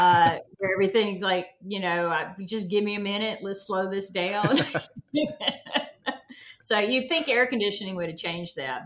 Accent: the South, United States; Well, it's, you know, I come from the South, and everything has a story.

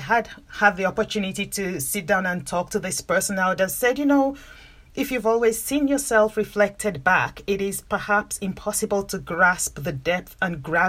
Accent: Nigeria; I'm from, I grew up in Nigeria, I'm Nigerian.

